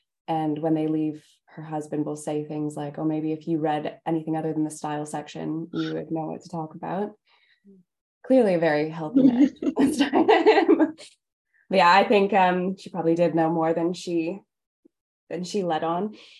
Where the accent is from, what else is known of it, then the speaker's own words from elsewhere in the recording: Canada; as a Canadian